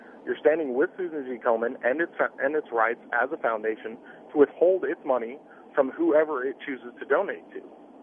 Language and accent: English; United States; That is my right as an American